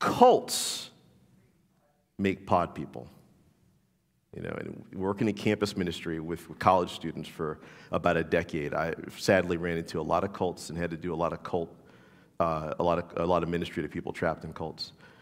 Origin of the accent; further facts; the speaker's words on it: New Orleans, Louisiana, United States; I'm from New Orleans. What do you want from me, right?